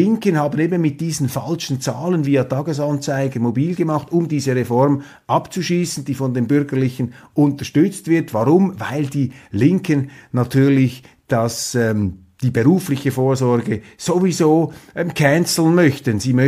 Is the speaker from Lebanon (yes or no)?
no; Switzerland; Und da runzelt man als Schweizer die Stirn.